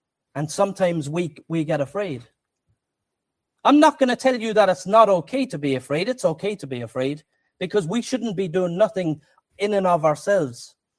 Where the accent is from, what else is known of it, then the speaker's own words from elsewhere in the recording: Cork, Munster, Ireland; Well, God, I'm from Knocknaheeny. You can't use me. They can't understand a word that I'm saying sometimes.